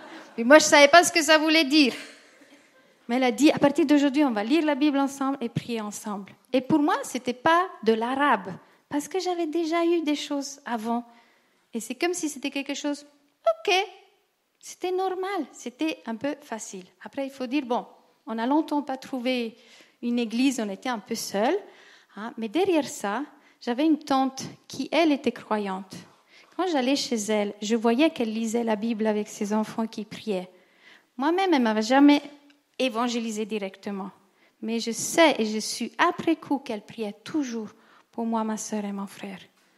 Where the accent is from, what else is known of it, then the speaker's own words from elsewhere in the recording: Ticino, Switzerland; on m'a obligée d'aller à la religion protestante. On était deux, donc je viens du Tessin, ils sont tous catholiques.